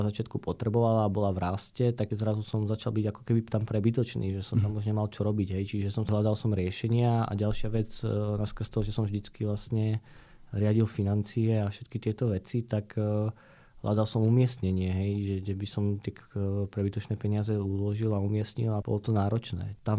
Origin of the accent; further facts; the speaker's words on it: Žilina Region, Slovakia; Som chalán z Oravy, ak to poviem takto vždycky naľahko.